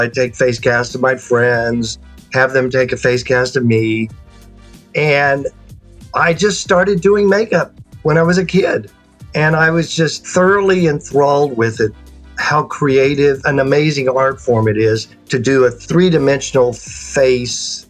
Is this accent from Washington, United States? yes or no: no; Atoka, Oklahoma, United States; I was raised in Atoka, Oklahoma, population 4,000. Okay, 4,000 people. Downtown was like two blocks, right?